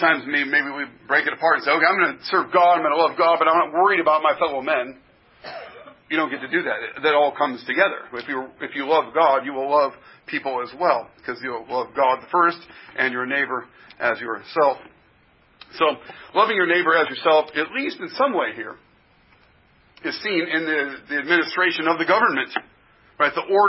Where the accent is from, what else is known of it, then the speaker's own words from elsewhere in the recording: United States; Though, I say that as an American, and we count our very beginning as something of a tax revolution as well.